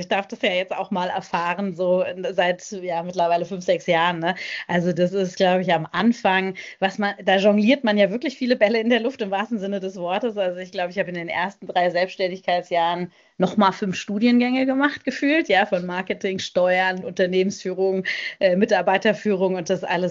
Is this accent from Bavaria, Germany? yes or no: no; Frankfurt, Hesse, Germany; now in Freiburg, Germany; da, wo ich herkomme, ist halt Frankfurt